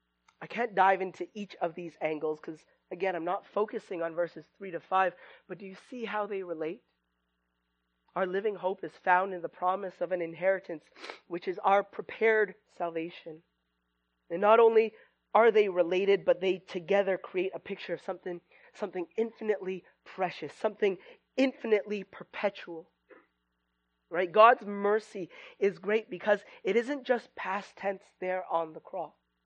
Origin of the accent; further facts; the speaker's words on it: Canada; I'm from Canada. None of you have ever eaten ketchup chips before, likely.